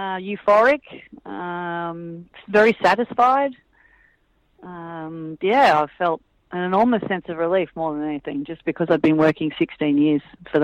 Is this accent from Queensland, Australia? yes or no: no; Manly, New South Wales, Australia; So growing up in Manly and encountering hostility and challenges and threats